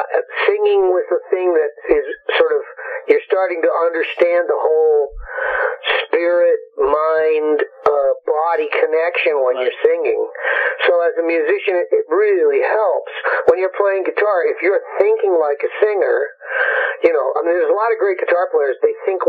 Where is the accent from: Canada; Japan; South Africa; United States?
Canada; I'm a Canadian